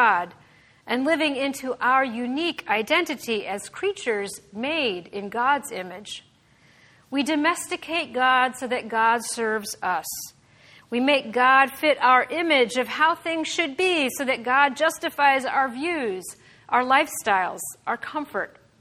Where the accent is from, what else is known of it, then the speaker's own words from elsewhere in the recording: Lancaster, Pennsylvania, United States; As many of you know, I grew up in Lancaster, Pennsylvania, the heart of Amish country.